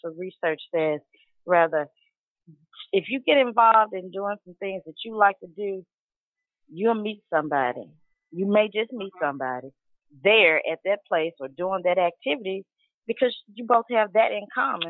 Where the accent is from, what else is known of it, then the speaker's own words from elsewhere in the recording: Memphis, Tennessee, United States; Dr. Sabi had a house where he sold his vitamins right in my hometown in Memphis, right on 3rd Street.